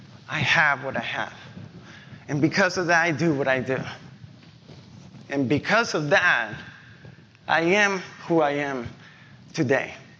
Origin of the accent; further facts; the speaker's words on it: Colombia; when I was growing up in Colombia, I actually remember it all like a movie.